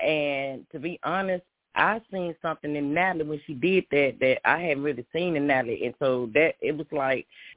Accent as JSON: {"language": "English", "town": "Dallas", "region": "Texas", "country": "United States", "tie": "born or raised there", "said": "Because Jonathan, he's from here, from Dallas, from my hometown, and we love Jonathan here."}